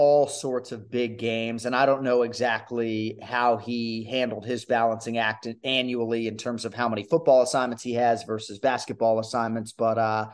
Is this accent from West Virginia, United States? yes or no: no; Boston, Massachusetts, United States; I think for a lot of kids growing up in Boston, we desire to be on WEEI Sports Radio 850, which was a juggernaut, certainly when I was a kid.